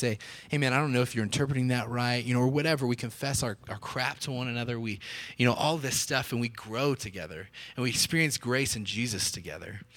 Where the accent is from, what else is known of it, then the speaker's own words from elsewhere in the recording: Texas, United States; I'm from Texas, okay? So Texas, right smack dab in the middle of the Bible Belt.